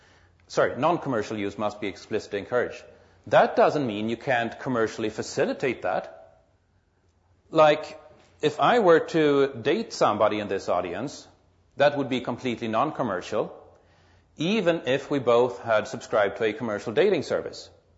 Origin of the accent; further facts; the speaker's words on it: Stockholm, Stockholm County, Sweden; the largest employer in my hometown, Stockholm, the capital of Sweden